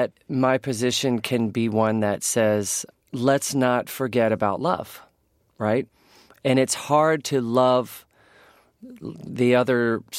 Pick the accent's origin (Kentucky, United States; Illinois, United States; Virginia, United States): Virginia, United States; Richmond; born or raised there